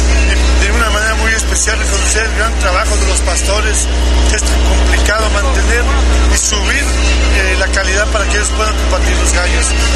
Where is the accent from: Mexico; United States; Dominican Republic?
Mexico; esto es parte de nuestra identidad como pueblo mexicano